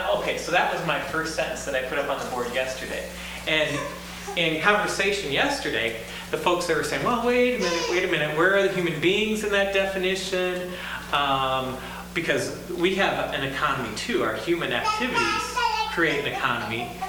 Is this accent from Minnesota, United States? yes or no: yes; Minnesota, United States; now in Watsonville, United States; I grew up on a hog farm in southern Minnesota and was baptized in that rural congregation there.